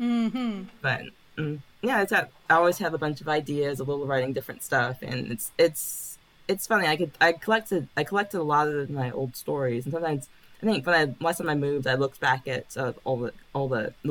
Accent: United States; Yeah, I grew up in the U.S. My family is military, so we moved around a bit, but not like internationally. Stayed pretty much around one state, but different parts. We lived in different cities

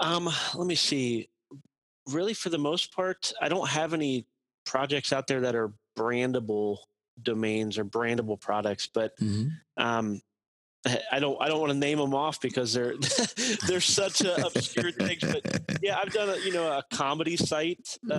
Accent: Cincinnati, Ohio, United States; I'm from the Mill Creek Valley and here in Cincinnati. Dates back to my earliest business from the Valley

